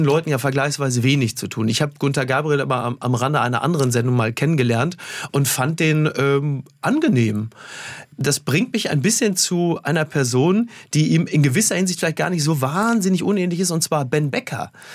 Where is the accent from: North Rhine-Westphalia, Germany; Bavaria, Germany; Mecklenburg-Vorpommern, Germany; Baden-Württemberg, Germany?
North Rhine-Westphalia, Germany; Castrop-Rauxel; Ja, und zwar für meine Heimatstadt Castrop-Rauxel, deren Stadtwappen auch blau-gelb ist.